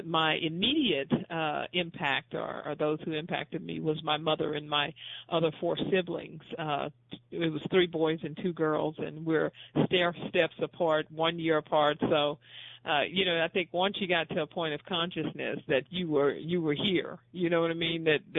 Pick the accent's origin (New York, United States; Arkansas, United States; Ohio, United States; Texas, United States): Texas, United States; Houston; I grew up in Houston, Texas.